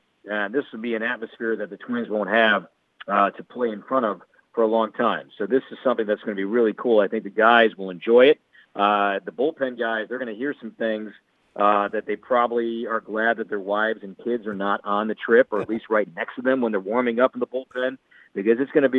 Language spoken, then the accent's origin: English; Chicago, Illinois, United States; You know, I was raised in Chicago, and I was raised a Cubs fan.